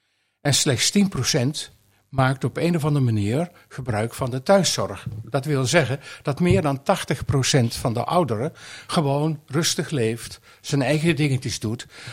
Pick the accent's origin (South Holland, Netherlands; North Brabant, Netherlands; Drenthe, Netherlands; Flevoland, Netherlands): North Brabant, Netherlands; moved away as an adult; now in Almelo, Netherlands; Ik woon sinds 45 jaar in Almelo, maar ik kom van oorsprong uit Brabant. Dus ik ben een Brabander.